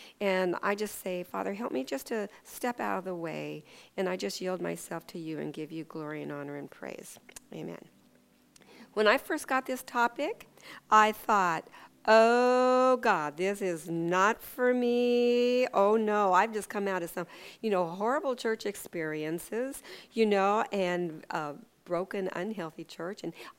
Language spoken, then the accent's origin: English; Ketchikan, Alaska, United States; I was born and raised in Ketchikan. And in fact, Debbie Andres and I were born in the same little hospital here in Ketchikan.